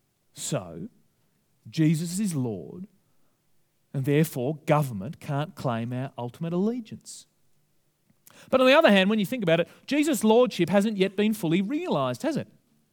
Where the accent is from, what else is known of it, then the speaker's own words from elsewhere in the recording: Australia; Where I start feeling that because I'm an Australian, I'm somehow superior to other people.